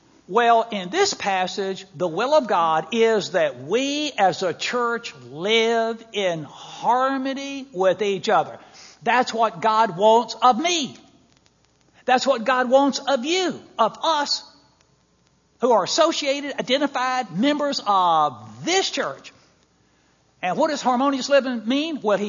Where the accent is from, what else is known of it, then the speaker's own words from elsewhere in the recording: Mississippi, United States; now in Chicago, United States; I'm from Mississippi. If I had my way about it, I would be in Mississippi. Would like to retire down there.